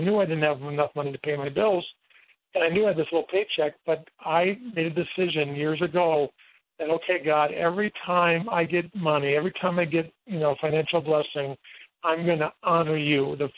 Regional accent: Wisconsin, United States; I grew up in Wisconsin, went to UW-Madison

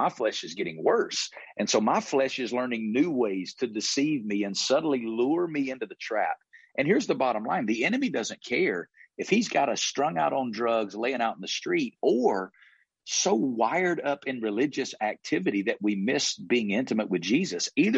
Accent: Bible Belt, United States; you know, I'm from the Bible Belt, and the Bible Belt churches are viewed very positively.

